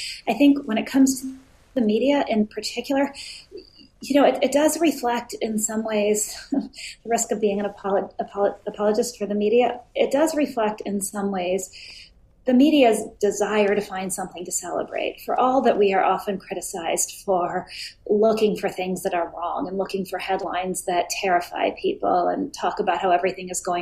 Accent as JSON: {"language": "English", "town": "Hibbing", "region": "Minnesota", "country": "United States", "tie": "born or raised there", "said": "So Hibbing is a small town about a 4-hour drive north of Minneapolis-St. Paul. It's often the coldest spot in the United States"}